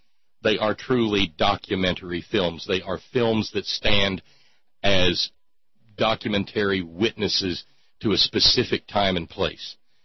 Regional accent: Alabama, United States; even in the Southern Baptist church that I grew up in Alabamistan, no one would have ever thought of giving away a firearm.

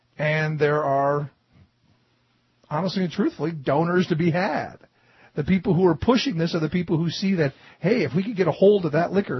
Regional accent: Cleveland, Ohio, United States; I mean, when I grew up in Cleveland, you could buy beer right from the gas station.

